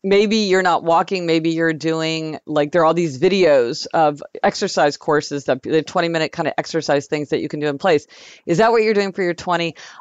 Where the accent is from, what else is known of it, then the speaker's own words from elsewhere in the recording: Kansas City, United States; much more than like when we were growing up in Kansas City